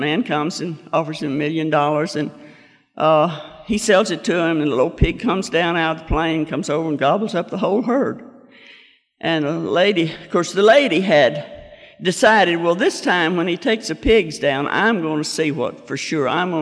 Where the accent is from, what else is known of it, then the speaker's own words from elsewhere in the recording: Kentucky, United States; I grew up in Kentucky, and I lived there the first 19 years of my life. I came from a good family.